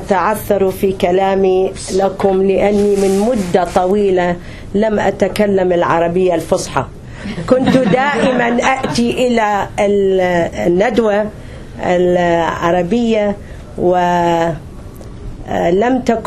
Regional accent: Baghdad, Baghdad Governorate, Iraq; born there; ولدت في بغداد لعائلة كبيرة

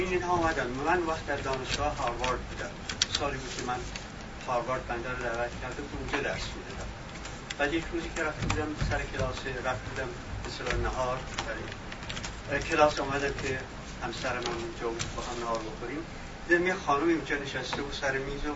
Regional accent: Iran; وقتی که فهمید نه من ایرانیم

